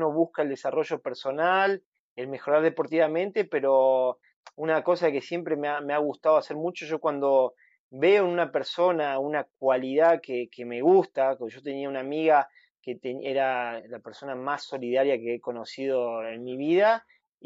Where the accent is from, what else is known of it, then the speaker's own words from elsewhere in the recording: Argentina; soy el argentino que más veces ha participado y el segundo latinoamericano con más participación en Hawái.